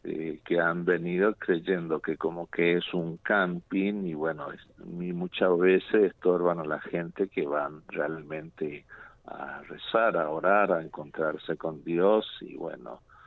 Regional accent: Corrientes, Argentina; now in Catamarca, Argentina; Yo en realidad soy correntino.

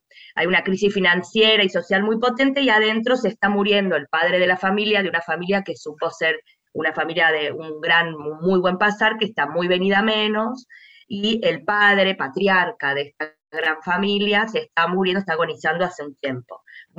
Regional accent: Argentina; Yo vivo en Buenos Aires, soy argentina, escribo de acá.

